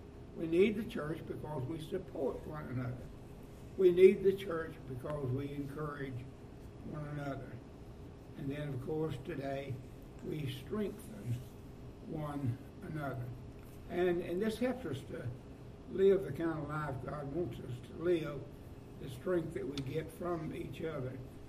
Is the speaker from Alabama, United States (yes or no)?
yes; Gordo, Alabama, United States; But all of that said … from Gordo, Alabama.